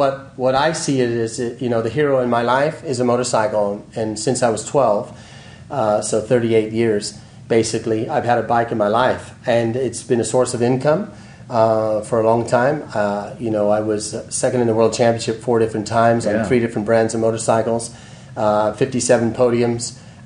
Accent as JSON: {"language": "English", "region": "California", "country": "United States", "tie": "born or raised there", "said": "and you know, I grew up in the Bay Area here."}